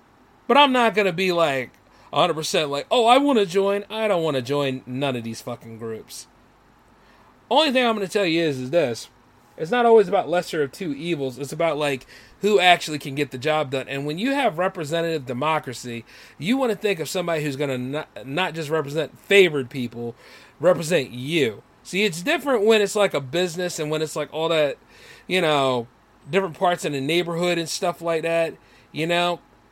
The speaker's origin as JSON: {"language": "English", "country": "United States", "said": "I'm an American first."}